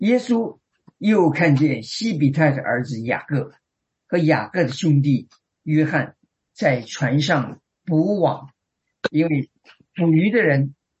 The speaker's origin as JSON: {"language": "Chinese", "country": "China", "said": "我们中国人也有句话，父母在不远游"}